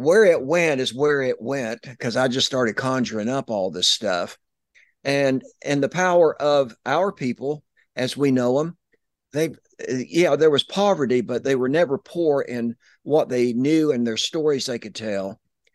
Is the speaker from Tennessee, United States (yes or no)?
yes; Tennessee, United States; I'm from Tennessee and raised in mostly East Tennessee.